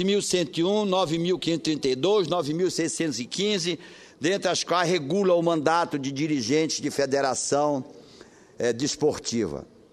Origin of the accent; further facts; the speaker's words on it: Pará, Brazil; Sendo assim, o Ministério Público da minha terra, tenho eu a certeza que não vai permitir que novamente este coronel corrupto, cínico e que é um mau gestor e que emperrou o futebol paraense